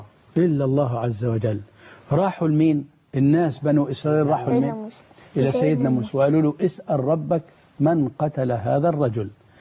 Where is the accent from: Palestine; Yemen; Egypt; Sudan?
Egypt